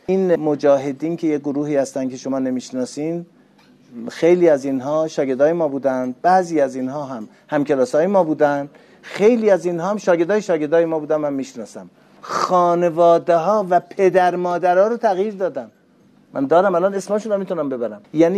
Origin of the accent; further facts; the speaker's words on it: Mianeh, East Azerbaijan, Iran; من از سابق که بچه‌ام بودم تو ده خودمون، تو شهر خودمون میانه، میدیدم که در ایام عید خانوما در حجاب میشن